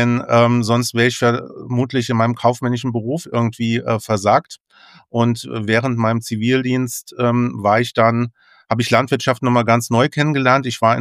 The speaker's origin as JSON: {"language": "German", "country": "Germany", "tie": "born or raised there", "said": "Ich bin am Rhein groß geworden. Sohn von sogenannten Mondscheinwinzern"}